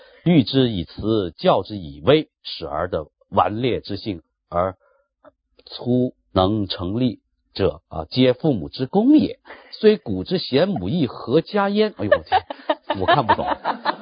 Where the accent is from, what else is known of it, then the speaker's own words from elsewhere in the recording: South China, China; 我是南方人，说我们南方人说话像鸟语，我这真不服气